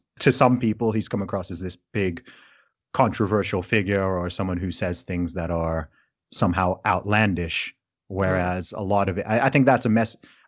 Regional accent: Saudi Arabia; also born or lived in United Kingdom; I am British, despite my accent not giving it away. So I was born in the UK.

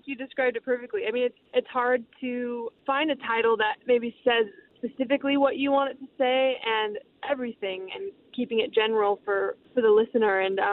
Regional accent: California, United States; now in Los Angeles, United States; since my senior year of high school, I moved from Orange County, where I was born and raised, and to Los Angeles.

